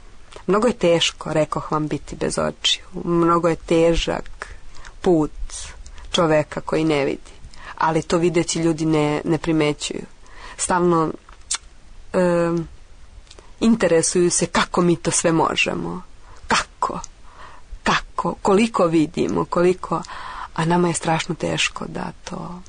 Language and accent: Serbian; Serbia; mi kao Srbi